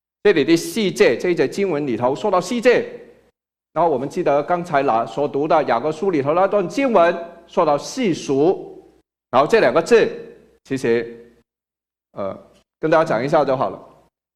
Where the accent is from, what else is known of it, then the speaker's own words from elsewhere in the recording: China; 我们中国人其实真的是很有福，因为比别人，比美国人多了一个新年。